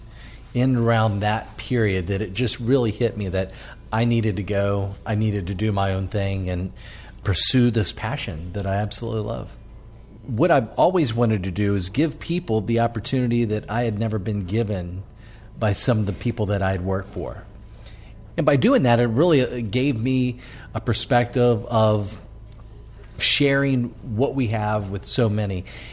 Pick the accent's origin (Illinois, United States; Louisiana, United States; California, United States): Louisiana, United States; Slidell; I grew up just admiring these great restaurants of New Orleans. I thought to be a chef in my hometown, I mean, my hometown's actually Slidell.